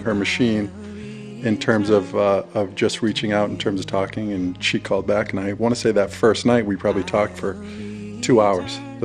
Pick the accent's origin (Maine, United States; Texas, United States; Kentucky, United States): Maine, United States; South Portland; I'm from South Portland, and I work for Seattle Genetics as an area co-manager.